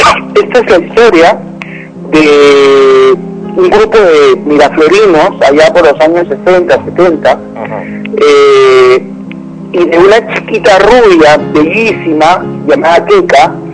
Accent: Peru; ejemplos que dan vergüenza como peruano comentarlos

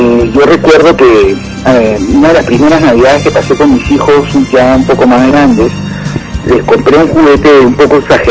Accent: Lima, Peru; Yo que soy limeño y he vivido tantos años en Lima, he podido descubrir la diferencia.

